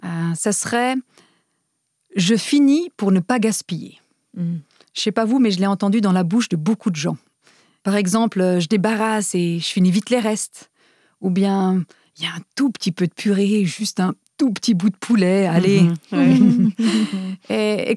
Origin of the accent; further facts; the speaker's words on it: Romania; French is a second language; je me rappelle d'ailleurs quand j'étais enfant en Roumanie